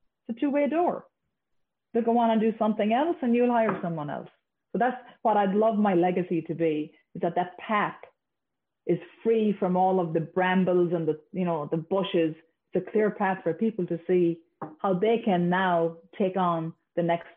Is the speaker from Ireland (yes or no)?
yes; Ireland; I grew up in Ireland, so I love beer.